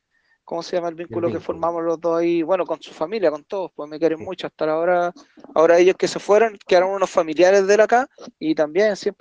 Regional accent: Chile; No, le dije, yo soy chileno.

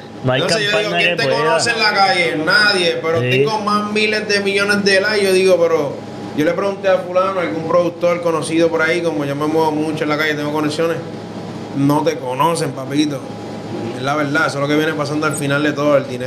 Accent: Guayama, Puerto Rico; yo soy de Guayama

